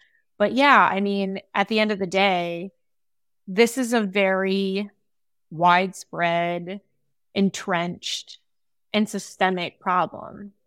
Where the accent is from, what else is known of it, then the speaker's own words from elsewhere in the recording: Huntsville, Alabama, United States; also born or lived in Birmingham, United States / Washington, D.C., United States / San Francisco, United States; I grew up in Huntsville, a little bit outside in Harvest, Alabama. And then I moved to Birmingham and then D.C. and then San Francisco.